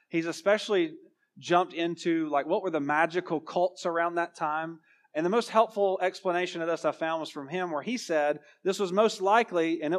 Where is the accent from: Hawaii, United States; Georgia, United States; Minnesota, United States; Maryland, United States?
Georgia, United States; You got to remember I'm from Georgia